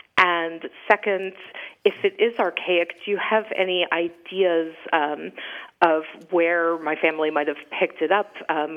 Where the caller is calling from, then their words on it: Vergennes, Vermont, United States; I'm calling from Virgins, Vermont.